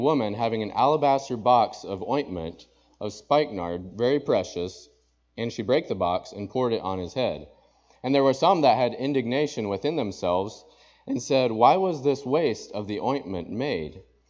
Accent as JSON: {"language": "English", "region": "Missouri", "country": "United States", "tie": "born or raised there", "said": "kind of like where I grew up over in Missouri, the northeast corner of Missouri near Hannibal, with the fields and the cows and everything"}